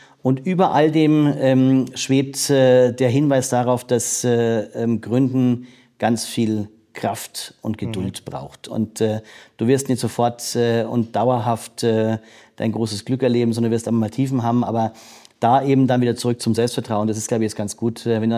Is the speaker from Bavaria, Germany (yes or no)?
yes; Kallmünz, Bavaria, Germany; ich komme aus Kallmünz, wunderschöner Ort, in der Oberpfalz, an Naab und Vils gelegen.